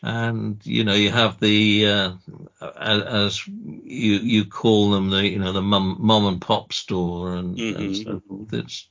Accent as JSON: {"language": "English", "region": "Wales", "country": "United Kingdom", "said": "Yes, we get everywhere, the Welsh."}